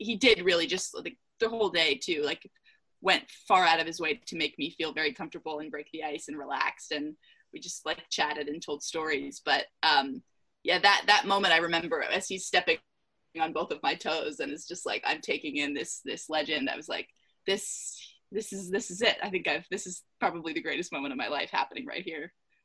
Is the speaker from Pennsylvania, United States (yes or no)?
yes; Pennsylvania, United States; I'm from Pennsylvania, which is where I am right now.